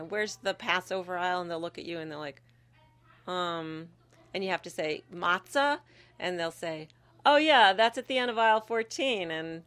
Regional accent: Goffstown, New Hampshire, United States; from Goffstown, member of Temple Beth Jacob.

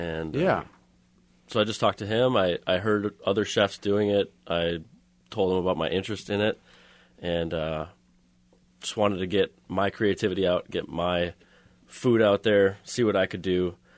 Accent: Minnesota, United States; I'm originally from Minnesota.

